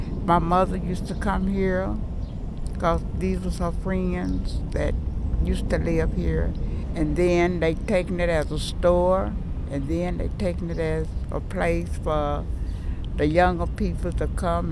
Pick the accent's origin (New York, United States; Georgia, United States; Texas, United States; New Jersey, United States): Texas, United States; Dallas; born there; I was born in West Dallas. I'm 80 years old.